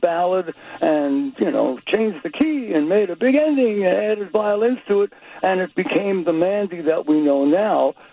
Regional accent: Brooklyn, New York, United States; accent: Brooklyn; think my Brooklyn accent made that happen?

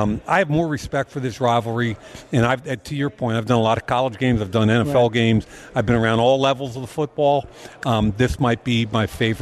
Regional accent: Philadelphia, Pennsylvania, United States; I grew up in Philadelphia, yep, and that's where the game always was.

